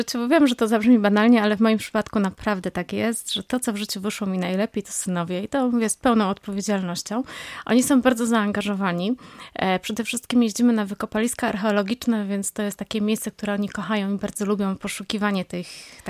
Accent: Poznań, Greater Poland Voivodeship, Poland; My jesteśmy z Poznania.

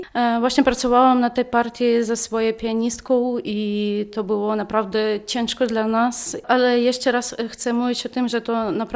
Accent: Ukraine; Polish is a second language; jestem sopranem z Ukrainy

